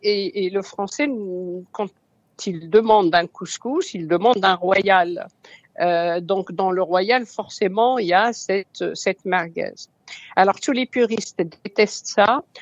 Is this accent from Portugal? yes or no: no; Morocco; je suis née au Maroc, j'ai vécu au Maroc